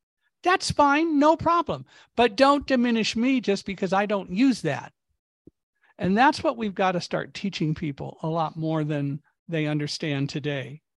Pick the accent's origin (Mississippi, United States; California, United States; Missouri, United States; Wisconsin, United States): California, United States; Palmdale; I grew up in Palmdale, California, where we had earthquakes all the time.